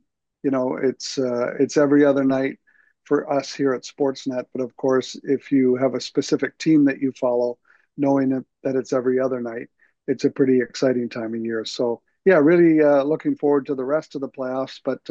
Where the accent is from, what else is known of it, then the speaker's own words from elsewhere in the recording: Ottawa, Ontario, Canada; when I grew up, I was born in Ottawa